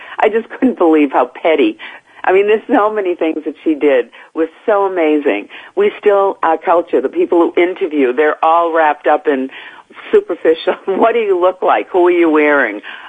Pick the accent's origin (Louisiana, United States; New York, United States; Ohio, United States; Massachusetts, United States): Massachusetts, United States; Boston; accent: Boston; I read her script to her with my Boston accent